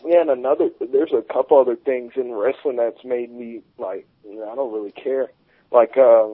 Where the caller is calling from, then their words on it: El Paso, Texas, United States; from El Paso.